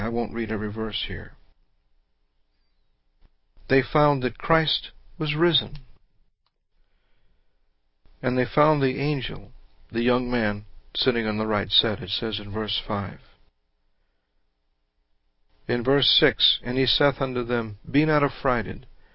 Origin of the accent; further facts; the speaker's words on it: Houma, Louisiana, United States; I was raised down in Houma. We're not raised to especially care about black people there.